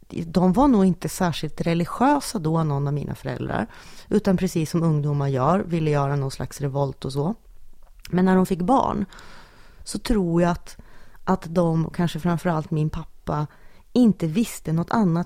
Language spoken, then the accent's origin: Swedish; Sundsvall, Västernorrland County, Sweden; born there; vi är födda i Sundsvall båda två. Men ja. Hur som helst så var vi ju mycket också i Junsele.